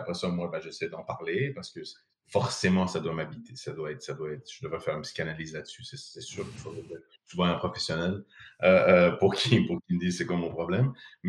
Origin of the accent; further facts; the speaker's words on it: Montreal, Quebec, Canada; je suis Montréalais, en fait, ça, je le sais 100%. Ouais. Parce que je vis à Montréal, puis je suis Montréalais, puis ça me convient.